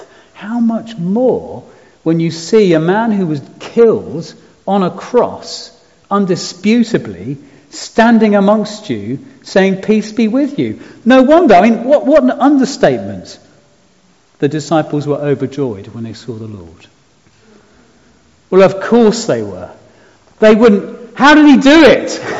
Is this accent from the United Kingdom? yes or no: yes; United Kingdom; Now, I'm pretty British.